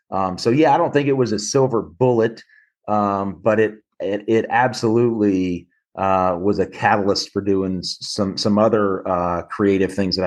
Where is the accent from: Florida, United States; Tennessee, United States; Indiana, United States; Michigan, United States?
Tennessee, United States; Memphis; I grew up in Memphis, and my best friend since the first grade, we're still in close contact with one another.